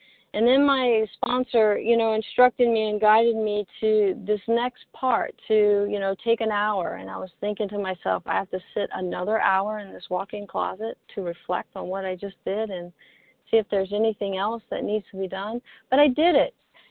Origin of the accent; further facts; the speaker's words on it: Mississippi, United States; accent: Mississippi drawl; You know, I'm from Mississippi, so we have that long drawl accent.